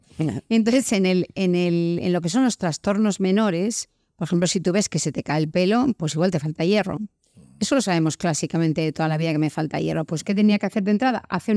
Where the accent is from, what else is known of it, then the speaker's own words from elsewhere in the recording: Basque Country, Spain; Nosotros somos vascos y tenemos fama de comer bien, ¿no?